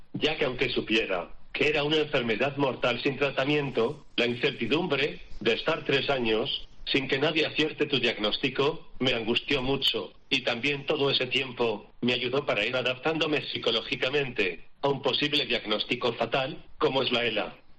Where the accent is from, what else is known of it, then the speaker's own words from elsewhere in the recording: Catalonia, Spain; Yo, como catalán que soy, estoy harto del independentismo.